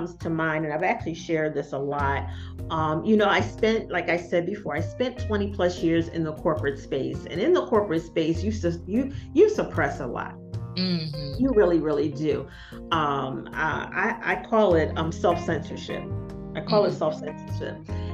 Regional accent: Philadelphia, Pennsylvania, United States; I mean, I'm from South Philly.

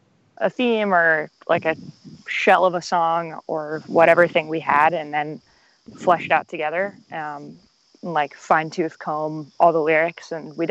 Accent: Joplin, Missouri, United States; No, place? I grew up in Joplin, Missouri.

